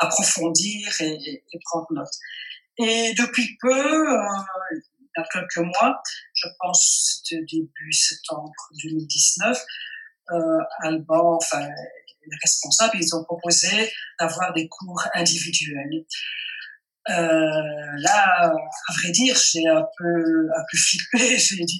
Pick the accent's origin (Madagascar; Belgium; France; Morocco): Belgium; Wallonia; Bonjour, j'habite, je suis belge, j'habite la partie française francophone de la Belgique